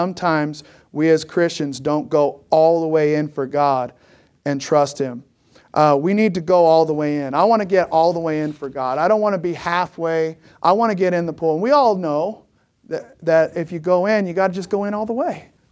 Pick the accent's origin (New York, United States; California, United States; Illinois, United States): California, United States; Obviously, I'm from California, and so we used to like to go to the ocean.